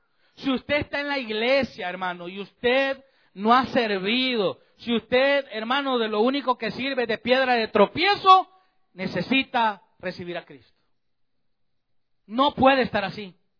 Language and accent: Spanish; El Salvador; Y allá en mi país, yo no sé en los demás países hispanos, por el calor que hace en El Salvador, uno acostumbra a tener una botella de agua helada usted.